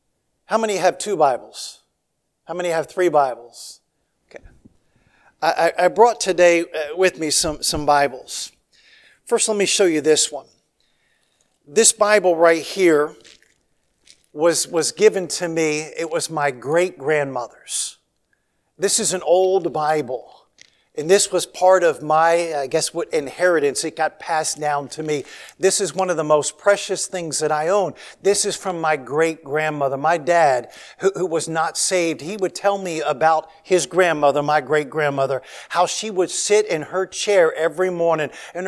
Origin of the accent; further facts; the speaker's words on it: Washington, District of Columbia, United States; I grew up, I was born in Washington, D.C., grew up 10 miles outside of the city.